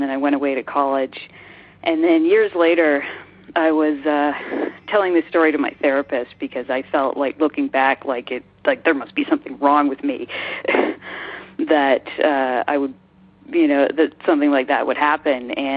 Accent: Toronto, Ontario, Canada; I'm from Toronto, Canada.

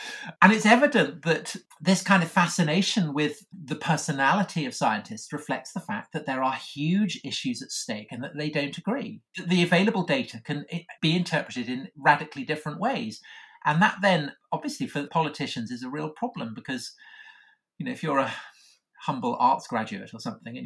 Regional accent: England, United Kingdom; I'm English

